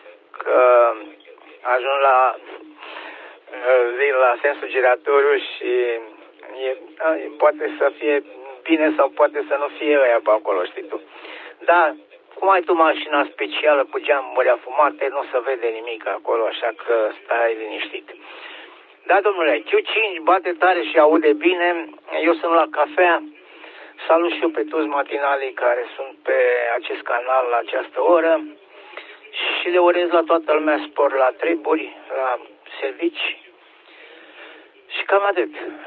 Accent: Domnești, Romania; la mine, la țară, de unde sunt eu născut acolo, la Domnești, la Florii se face un târg.

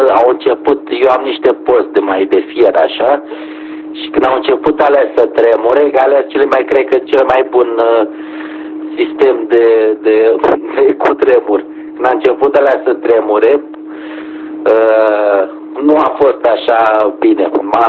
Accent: Romania; noi ca români trebuie să suportăm și să înghițim lucrurile care se întâmplă și vedem la televizor.

